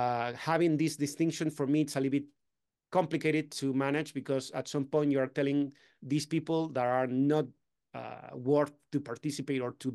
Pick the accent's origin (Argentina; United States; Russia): Argentina; now in Spain; I'm from Argentina and I moved to Spain.